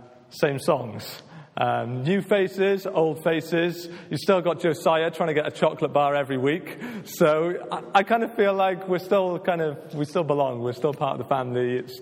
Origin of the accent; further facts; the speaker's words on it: Tonypandy, Wales, United Kingdom; moved away; So as we've said … We're from Tonopandy. I've got to be honest, I've been super excited about coming to see everybody. I think we left in January 2013